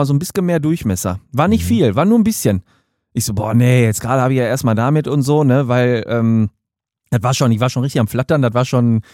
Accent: North Rhine-Westphalia, Germany; bei uns in Ruhrpott

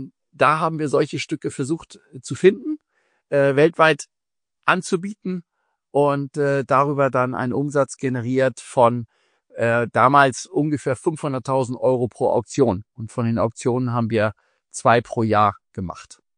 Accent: Lütjensee, Schleswig-Holstein, Germany; ich bin aufgewachsen in der Zeit. Da war in Schleswig-Holstein, aufgewachsen in Lütjensee, also bei Arnsburg in Schleswig-Holstein, bei den Eltern.

